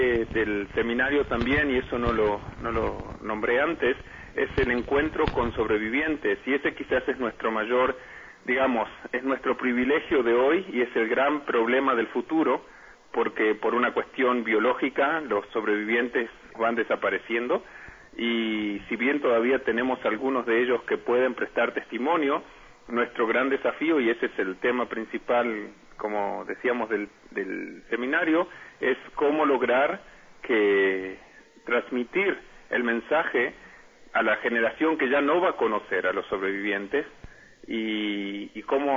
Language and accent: Spanish; Argentina; y yo que en el origen vengo de Argentina